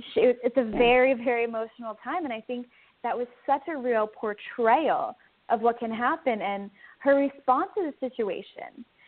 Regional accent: New York, United States; I grew up in New York, but I'm in school down south.

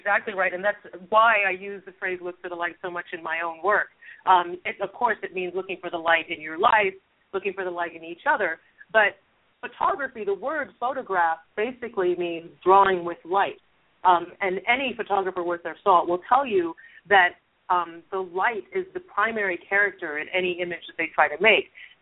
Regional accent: Trinidad & Tobago; So I'm actually originally from the Caribbean, from Trinidad, and we speak English in Trinidad

